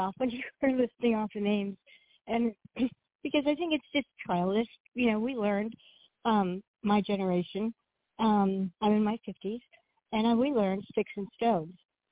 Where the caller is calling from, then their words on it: California, United States; Hello, I'm calling from California.